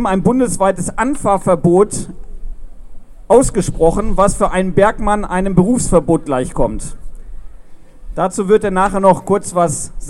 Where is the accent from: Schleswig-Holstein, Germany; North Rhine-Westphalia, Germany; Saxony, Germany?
North Rhine-Westphalia, Germany; Mülheim; Ich komme aus Mülheim und bin auch von der Umweltgewerkschaft aus Mülheim.